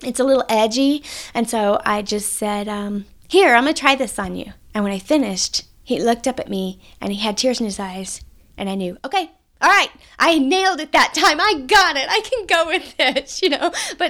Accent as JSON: {"language": "English", "region": "Texas", "country": "United States", "said": "I'm from Texas originally. I have to be careful when I say this, but I write and I ride. You can really mess that up if you have a Texas accent."}